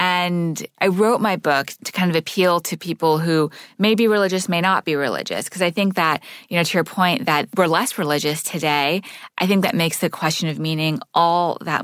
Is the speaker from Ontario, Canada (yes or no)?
no; Montreal, Quebec, Canada; So I grew up in Montreal living in a Sufi meeting house.